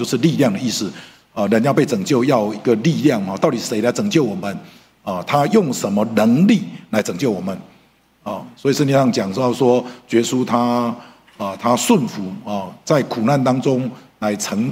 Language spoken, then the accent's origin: Chinese; Dalin, Chiayi County, Taiwan; 那只是以前小时候在嘉义大林也是一样